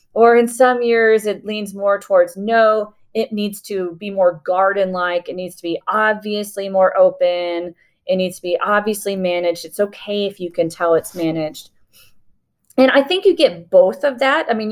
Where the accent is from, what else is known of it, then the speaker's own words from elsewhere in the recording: Houston, Texas, United States; Because there's a lot of cities. I grew up in Houston.